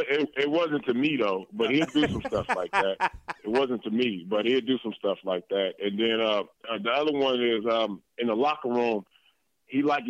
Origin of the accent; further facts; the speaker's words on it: Oakland, California, United States; hey, I'm from Oakland. You know, we dreamers, we tough and everything